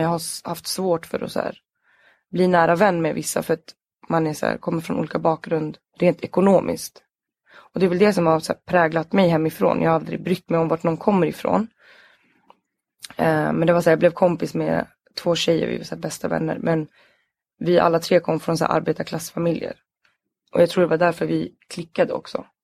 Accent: Sweden; born there; alla som inte såg svenskar ut gick i svenska 2 i vår skola, även fast vi var födda i Sverige.

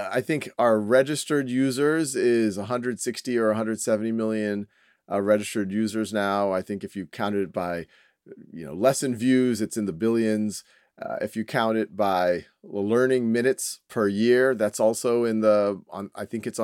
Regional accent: New Orleans, Louisiana, United States; now in Boston, United States; I was born and raised in New Orleans.

